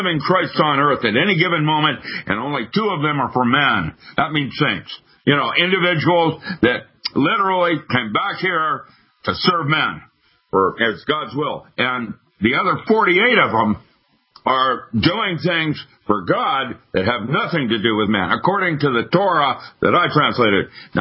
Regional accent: United States; And at least I still hold pride in being an American, and I feel ugly.

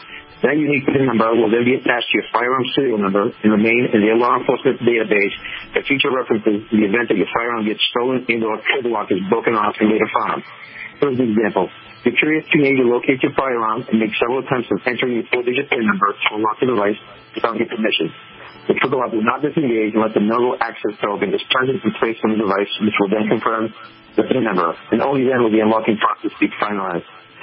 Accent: Lawrence, Massachusetts, United States; I grew up in Lawrence, Mass.

